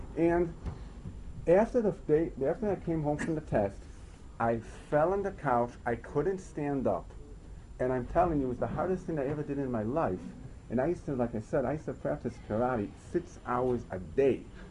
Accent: Chicago, Illinois, United States; I was brought up in Chicago, and then I used to know how to talk, at least the way street language, what they say.

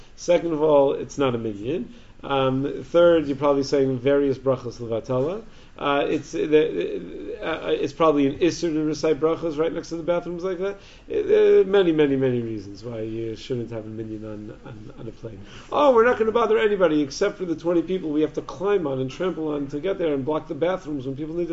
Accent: New York, United States; I don't know that many people that do that, and I'm from the Five Towns, but maybe something like that would be different.

